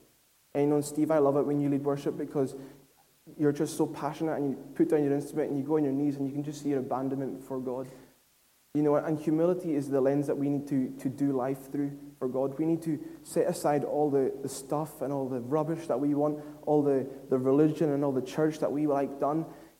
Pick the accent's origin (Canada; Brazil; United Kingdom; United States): United Kingdom; Lewis, Scotland; Like I said, I come from Lewis, and revival is such a passion of mine.